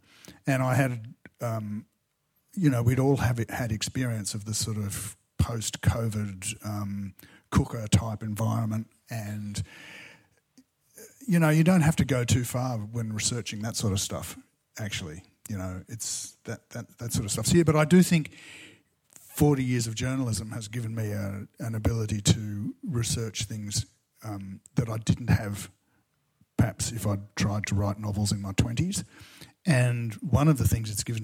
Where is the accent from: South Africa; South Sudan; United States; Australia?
Australia; I said, oh, well, I'm an Australian writer.